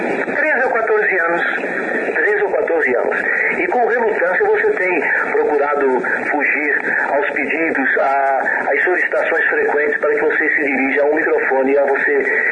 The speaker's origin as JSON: {"language": "Portuguese", "country": "Brazil", "lives_now": "United States", "said": "eu estou na América há muitos anos e que eu tenho sotaque, mas o sotaque não está comigo absolutamente. Eu continuo sendo brasileira 100% como você está vendo"}